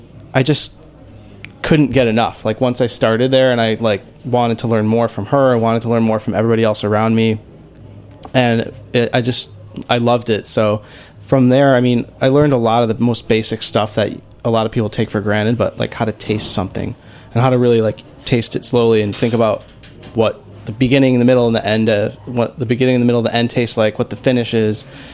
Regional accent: Michigan, United States; I lived in Ann Arbor for a while, but we both grew up outside of Detroit.

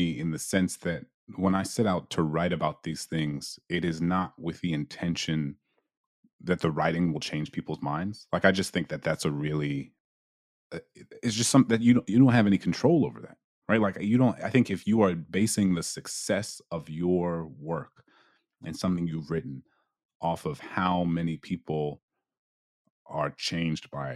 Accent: New Orleans, Louisiana, United States; what it meant to be like a 15, 16-year-old Black kid growing up in New Orleans, in Louisiana, in America.

